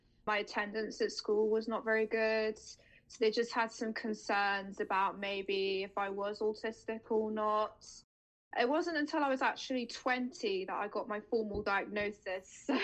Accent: England, United Kingdom; Okay, so I'm from England. I'm 25.

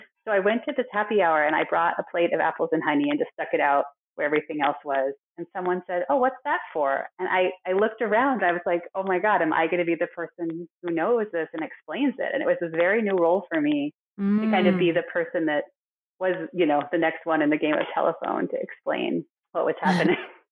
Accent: New York, United States; You know, I grew up in Westchester, which has a lot of Jews, and everyone I knew was more observant than we were, or than I was.

